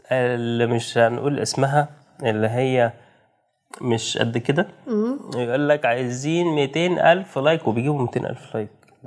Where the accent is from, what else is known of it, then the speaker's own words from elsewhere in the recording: Egypt; احنا مصريين